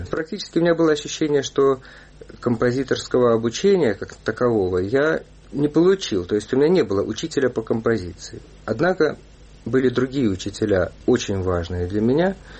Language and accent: Russian; Bishkek, Kyrgyzstan; moved away; also born or lived in Minsk, Belarus / Ulan-Ude / Moscow; Я родился в Минске и в трехмесячном возрасте уехал в Улан-Удэ. Из Улан-Удэ в возрасте 5 лет мы перебрались, наше семейство перебралось во Фрунзе. Потом много лет я жил в Москве